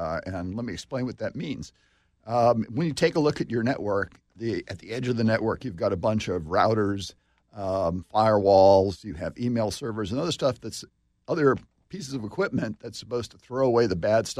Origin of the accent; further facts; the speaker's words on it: Boston, Massachusetts, United States; Sure. I grew up in Boston, went to MIT, worked with Nicholas Negroponte on what's now the Media Lab.